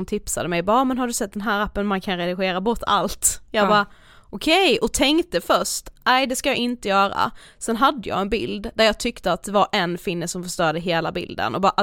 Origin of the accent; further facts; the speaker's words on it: Karlshamn, Blekinge, Sweden; now in Stockholm, Sweden; de senaste gångerna jag varit hemma i Karlshamn har jag varit så här, varenda gång vi ska åka tillbaka till Stockholm så har jag verkligen inte velat det.